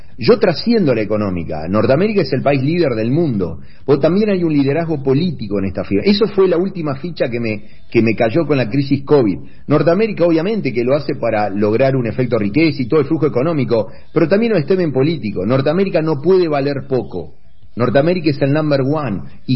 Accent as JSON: {"language": "Spanish", "country": "Argentina", "said": "esta basura que hoy somos en Argentina"}